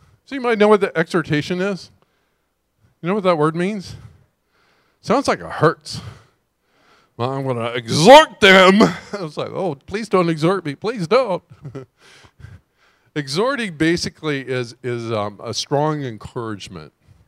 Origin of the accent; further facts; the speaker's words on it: California, United States; now in Hawaii, United States; I grew up in California, which is expensive. And then I moved to Hawaii